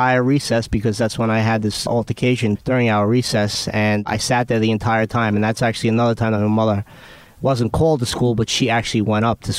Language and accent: English; Brooklyn, New York, United States; I'd never seen a red ant in my life growing up in Brooklyn.